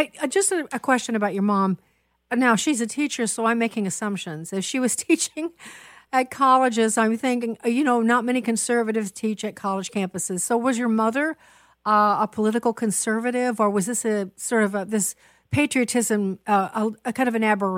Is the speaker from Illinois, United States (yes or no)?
yes; Chicago, Illinois, United States; I'm from Chicago, so I used to cover this on the radio a lot.